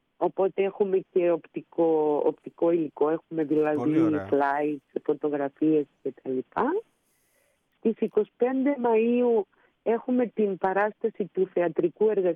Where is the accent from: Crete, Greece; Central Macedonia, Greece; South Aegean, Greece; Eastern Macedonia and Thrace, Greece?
Central Macedonia, Greece; Thessaloniki; απλώς εγώ μεγάλωσα στη Θεσσαλονίκη